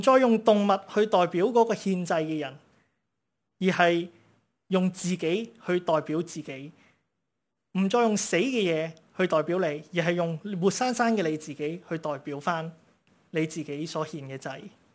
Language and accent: Cantonese; China; 即系亦都系我哋中国人讲到话有恩必报啊